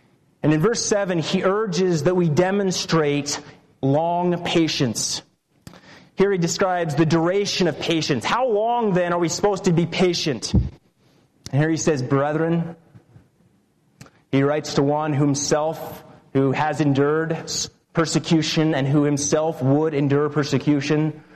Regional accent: Delta, Utah, United States; And growing up in Delta and traveling back and forth to school, 15-minute trip going 65

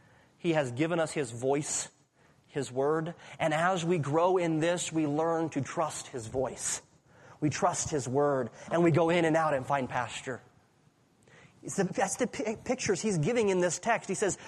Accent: Wyoming, United States; I'm from Wyoming, and I was never a shepherd, but there's a lot of shepherds in Wyoming.

